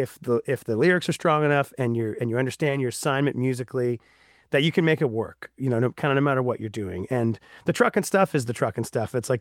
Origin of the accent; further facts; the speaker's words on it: Ontario, Canada; growing up in the suburbs, I grew up in Southern Ontario.